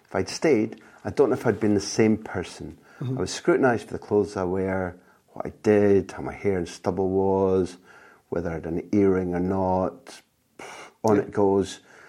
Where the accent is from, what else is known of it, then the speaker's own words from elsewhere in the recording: Scotland, United Kingdom; even as a Scot